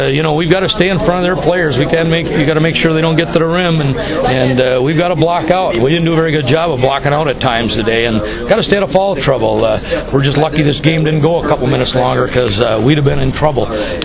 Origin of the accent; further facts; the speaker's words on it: Barnum, Minnesota, United States; We're from Barnum, Minnesota. You've got country girls here. We're not city girls.